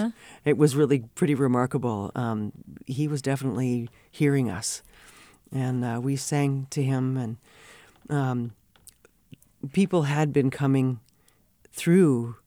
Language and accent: English; Cleveland, Ohio, United States; But then I grew up in the Cuyahoga River Valley in Cleveland.